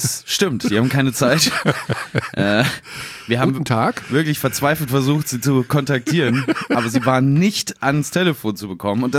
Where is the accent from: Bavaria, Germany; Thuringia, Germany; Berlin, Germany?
Bavaria, Germany; accent: Bavarian; Ja, ich kann Bayerisch sprechen, aber nur so verwaschenes, komisches, halb schwäbisches Bayerisch, weil ich so in der Grauzone zwischen München und Augsburg aufgewachsen bin.